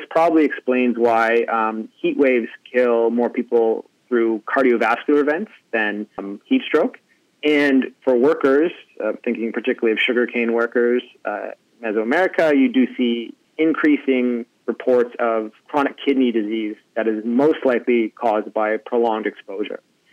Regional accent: Canada; So, you know, I'm Canadian, and the thing with heat in Canada is it doesn't get quite so hot.

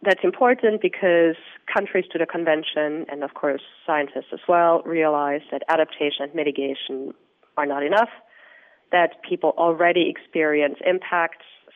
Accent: Austria; English is a second language; moved away as an adult; you can hear from my accent, I'm neither American nor Australian. I'm from Austria originally.

